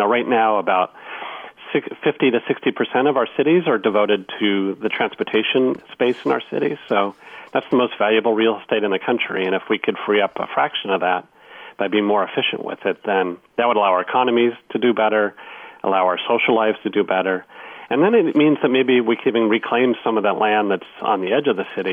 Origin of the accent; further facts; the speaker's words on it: California, United States; now in New York, United States; I grew up in California, too. I grew up in the Bay Area and grew up in the suburbs and thought that you just drove your car because that's what everybody did.